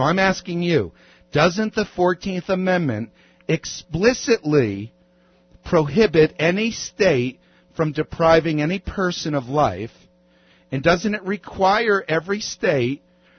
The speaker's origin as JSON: {"language": "English", "country": "United States", "said": "as a pastor of Denver Bible Church, as a Christian, as an American, I rebuke you."}